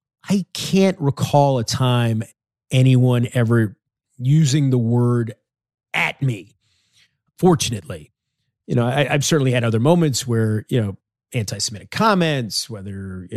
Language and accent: English; New York, United States; I am 53 years old. I grew up in New York, obviously, a large Jewish population. My whole life, I've known that word.